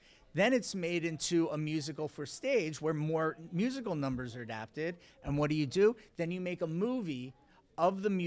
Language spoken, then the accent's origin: English; Philadelphia, Pennsylvania, United States; When I was young and I would go to New York, I'm from Philadelphia, it's 90 miles away